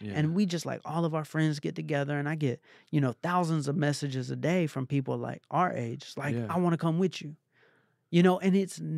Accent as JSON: {"language": "English", "town": "Atlanta", "region": "Georgia", "country": "United States", "said": "I'm from Atlanta. Like, we don't know about crystals. We don't even say the word manifest."}